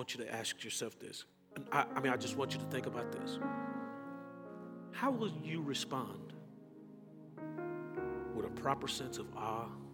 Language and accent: English; Texas, United States; accent: Texas; excuse my broken English, but my Texas accent